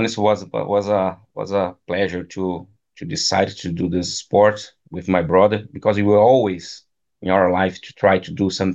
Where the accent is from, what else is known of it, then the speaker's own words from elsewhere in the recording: Maranhão, Brazil; now in Canada; but I'm from Maranhão, it's North Brazil.